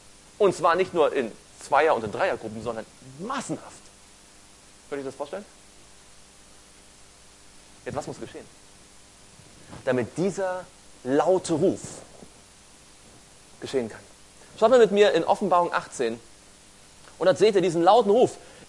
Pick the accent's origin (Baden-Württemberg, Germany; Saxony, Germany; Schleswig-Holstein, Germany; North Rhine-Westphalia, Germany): Baden-Württemberg, Germany; Stuttgart; Ich wohne in Stuttgart. … Stuttgart ist mein Heimatort.